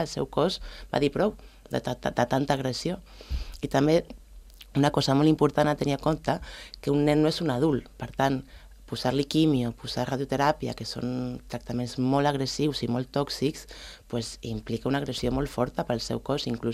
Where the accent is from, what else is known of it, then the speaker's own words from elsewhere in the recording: Valldoreix, Catalonia, Spain; Sí, nosaltres som de Valldoreix. L'associació es va fundar a Barcelona, perquè els nostres amics són de Barcelona i l'Anna anava a l'Hospital Sant Joan de Déu, però som d'aquí, diguem-ne, som de Valldoreix.